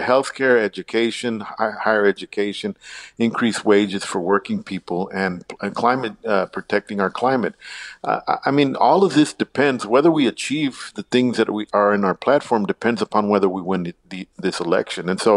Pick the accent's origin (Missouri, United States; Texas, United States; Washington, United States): Texas, United States; I'm from the Rio Grande Valley. I live in South Texas.